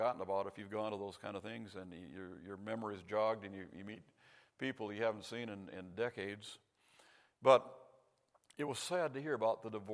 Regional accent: Pekin, Illinois, United States; About 5 years ago, we went back to my hometown, Pekin, Illinois, where I grew up and then served with my dad for about 10 years.

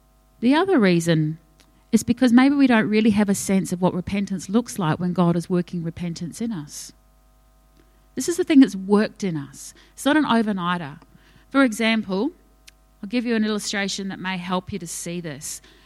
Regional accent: New Zealand; accent: Kiwi; there's my Kiwi accent.

